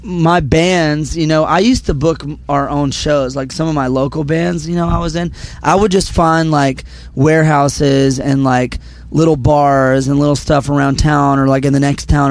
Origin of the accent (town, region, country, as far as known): Georgia, United States; born or raised there